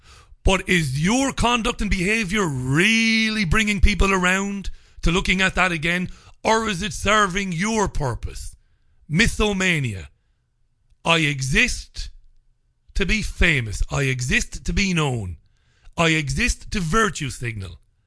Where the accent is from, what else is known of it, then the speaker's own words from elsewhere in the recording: Ireland; I know I'm an Irishman.